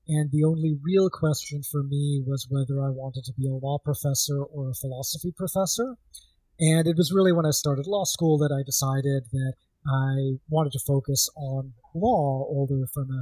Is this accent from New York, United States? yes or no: yes; New York City, New York, United States; also born or lived in India; So I grew up mostly in New York City, but did a little bit of my schooling in India, which is where my father is from.